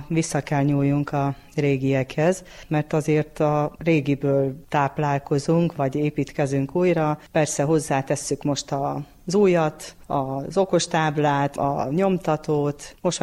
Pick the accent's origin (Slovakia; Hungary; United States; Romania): Hungary; Esztenek; Eszteneken voltam, itt is születtem Eszteneken, úgyhogy én nem mentem máshova.